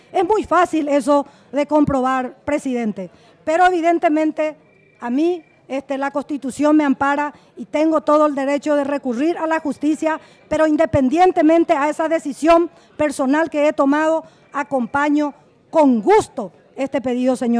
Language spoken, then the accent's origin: Spanish; Concepción, Paraguay; primero porque soy del departamento de Concepción